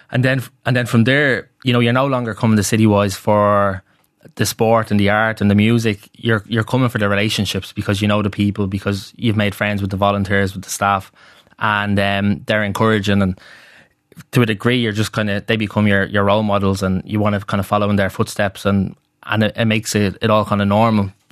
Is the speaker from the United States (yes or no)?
no; Tallaght, County Dublin, Ireland; Yeah, so I grew up in Talla. My man and I are both Talla heads, and we grew up kind of in an area just kind of West Talla, just on the periphery of Jobstown.